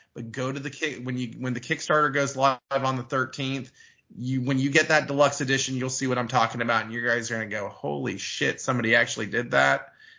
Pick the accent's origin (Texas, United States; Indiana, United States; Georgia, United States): Texas, United States; Austin; And I'm from Austin, Texas.